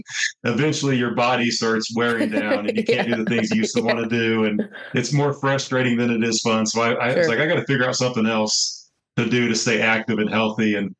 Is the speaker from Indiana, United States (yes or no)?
yes; Terre Haute, Indiana, United States; So I grew up in Terre Haute, born and raised there all the way until college. My parents still live there, so get to the Terre Haute area quite a bit.